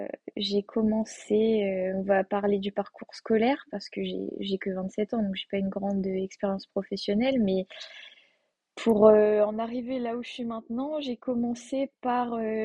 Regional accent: Bourgogne-Franche-Comté, France; J'ai 27 ans. Je suis originaire de Bourgogne et maintenant, j'habite dans le Pas-de-Calais.

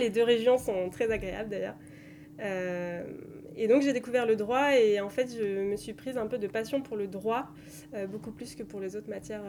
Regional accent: La Rochelle, Nouvelle-Aquitaine, France; Donc, moi, j'ai grandi à La Rochelle. Je suis partie à Bordeaux faire mes classes prépa.

